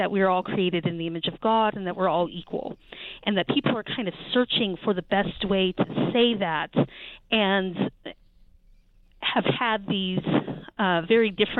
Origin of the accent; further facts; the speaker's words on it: Charlottesville, Virginia, United States; the rally here in my hometown in Charlottesville, Virginia